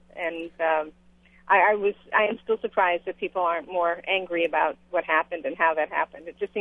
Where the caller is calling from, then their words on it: Miami, Florida, United States; Yeah, I'm calling from Miami to talk to you about the lowest point, I think, in the World Series